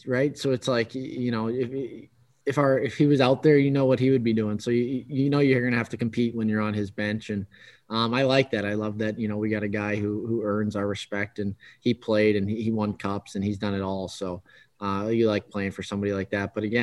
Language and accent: English; Boston, Massachusetts, United States; also born or lived in Moncton, Canada; I've worn 8 my whole life in junior in Moncton and then growing up in Boston.